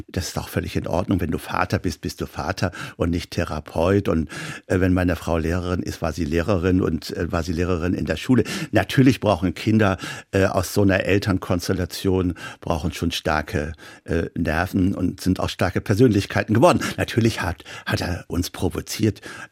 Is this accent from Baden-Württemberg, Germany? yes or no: no; Stade, Lower Saxony, Germany; Und ich bin ja nicht direkt in Hamburg groß geworden, sondern in Stade.